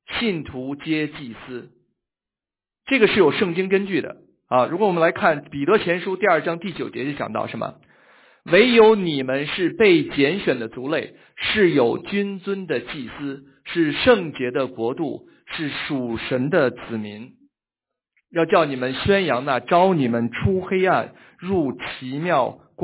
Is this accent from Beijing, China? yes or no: yes; Beijing, China; 我从小是在北京长大的啊，